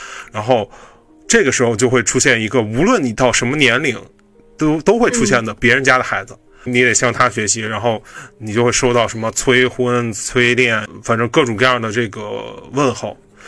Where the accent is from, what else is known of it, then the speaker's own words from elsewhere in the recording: Beijing, China; 虽然我是在北方，我自己也是没有离家的那种状态，自打毕业之后我就没有离开过我自己的家乡，因为我就是北京人嘛，就是基本上没怎么离开过家乡